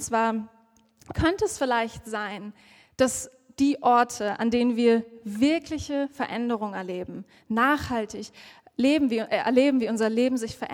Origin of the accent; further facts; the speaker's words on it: Cottbus, Brandenburg, Germany; in meiner Heimatstadt in Cottbus, falls irgendwer diese Stadt kennt, so eine kleine Stadt in Brandenburg